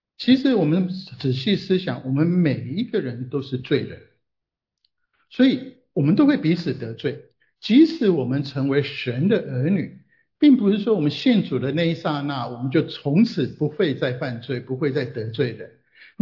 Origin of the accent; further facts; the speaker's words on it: Taiwan; 其实我从台湾来